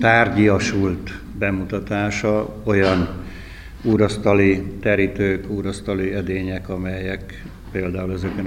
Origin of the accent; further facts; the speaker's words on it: Debrecen, Hajdú-Bihar, Hungary; Hát egyrészt debreceniként azt kell mondani